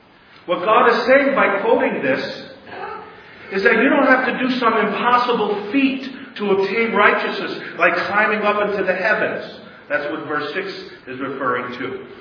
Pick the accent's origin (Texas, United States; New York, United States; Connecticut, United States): New York, United States; Brooklyn; I remember as a boy growing up in Coney Island, New York City, Brooklyn, right next to the boardwalk.